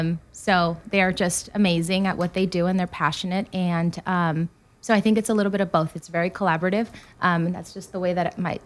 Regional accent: San Diego, California, United States; Yeah, so I grew up in San Diego, California, okay.

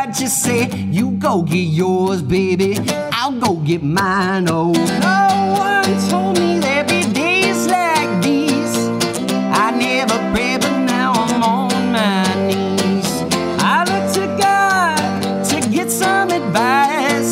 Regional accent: California, United States; I grew up in the Inland Empire.

